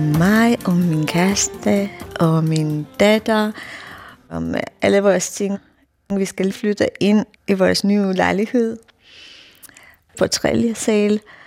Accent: Romania; Kan det passe, at I kommer fra Rumænien? Ja, sagde vi så.

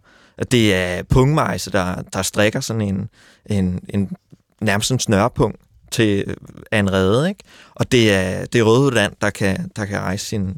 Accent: Zealand, Denmark; jeg er fra Lolland Falster, så der var lidt langt.

